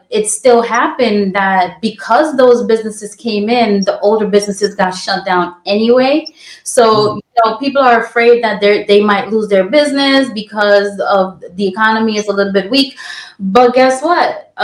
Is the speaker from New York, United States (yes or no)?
yes; Brooklyn, New York, United States; I grew up in Brooklyn.